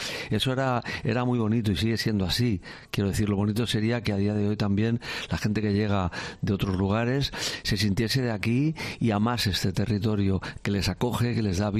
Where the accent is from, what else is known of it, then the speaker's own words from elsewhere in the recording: Catalonia, Spain; yo soy catalán, o sea, con mucho orgullo. También mis padres son de Zafra o son de X zona